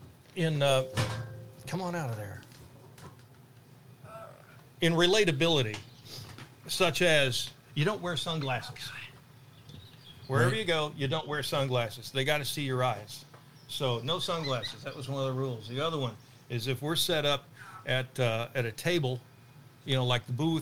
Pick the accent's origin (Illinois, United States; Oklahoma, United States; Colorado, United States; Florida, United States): Oklahoma, United States; I'm not born here. I'm not from here. I'm from Oklahoma, and I want to get to know you people.